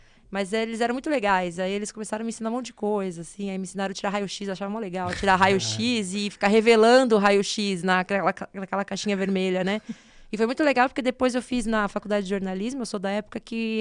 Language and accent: Portuguese; São Paulo, Brazil; Fiz lá na Metodista em São Bernardo, sou do ABC